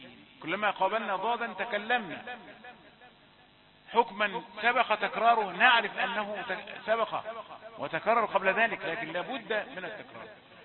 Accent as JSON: {"language": "Arabic", "country": "Egypt", "said": "أننا كمصريين جلنا معظمنا ينطق الضاد شديدة"}